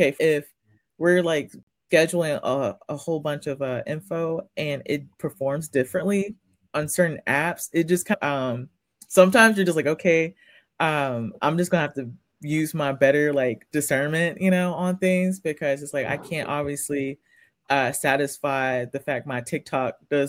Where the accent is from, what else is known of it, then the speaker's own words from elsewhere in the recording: Memphis, Tennessee, United States; So it's funny because I'm from Memphis